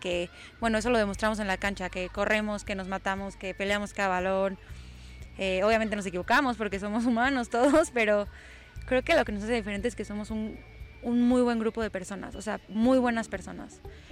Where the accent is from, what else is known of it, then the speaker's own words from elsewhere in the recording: Cancún, Quintana Roo, Mexico; soy de Cancún, en Cancún menos había equipos de niñas y así